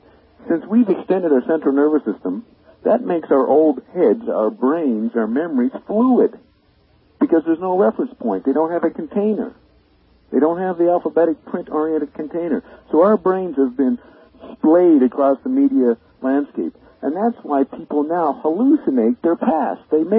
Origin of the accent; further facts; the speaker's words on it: Paris, Île-de-France, France; first language French; English is a second language; moved away as an adult; now in Canada; I mean, I'm French. I grew up in France for 30 years, and I was very eloquent in Paris in French culture, French language